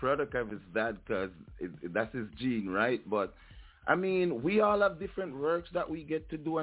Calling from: Orlando, Florida, United States; Right now I'm calling in from Orlando in the United States.

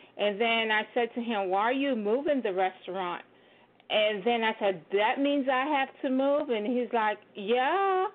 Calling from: Florida, United States; calling from Florida.

